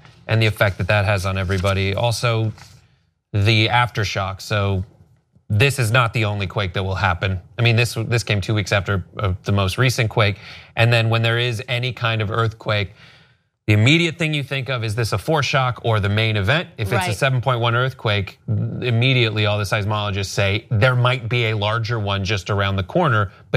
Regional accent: California, United States; because we're both from the Valley and we lived through the Northridge earthquake of 1994.

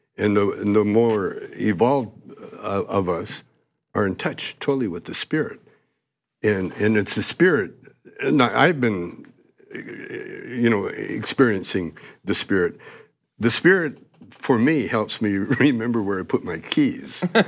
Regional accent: Calgary, Alberta, Canada; I grew up in Canada. I grew up in Calgary, Alberta.

